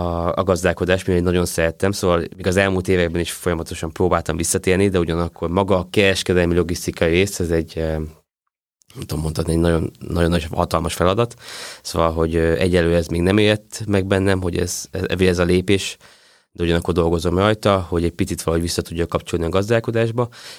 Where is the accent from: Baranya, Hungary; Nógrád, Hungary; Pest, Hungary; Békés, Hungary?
Pest, Hungary; Pilisszentlászló; Én Pilisztendászon nőttem föl, ami ugye gyakorlatilag Szentendre mellett van, egy völgyben, a kert végében erdő van.